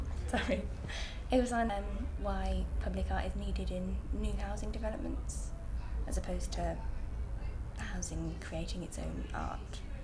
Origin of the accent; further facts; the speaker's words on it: Birmingham, West Midlands, United Kingdom; accent: Brummie; also born or lived in Bristol; Birmingham. I come from South Birmingham, so Kings Norton. I've pretty much lived there my whole life until I went to Bristol.